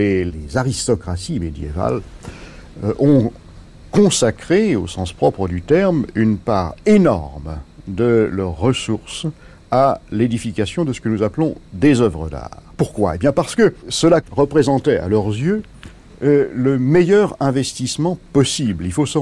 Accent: Pisa, Tuscany, Italy; Je viens de Pise

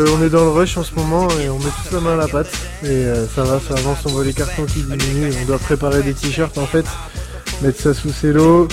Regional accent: Paris, Île-de-France, France; moi je suis de Paris, tout comme Paul

